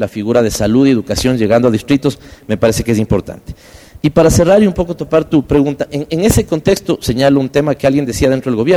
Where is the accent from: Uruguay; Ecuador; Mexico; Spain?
Ecuador; Los que somos de aquí del Ecuador recordaremos